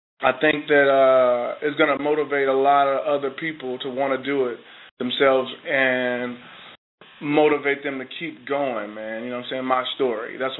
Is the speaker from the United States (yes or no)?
yes; Kansas City, Missouri, United States; A lot of shit is artificial, and we're from Kansas City, and we're real people, you know what I mean?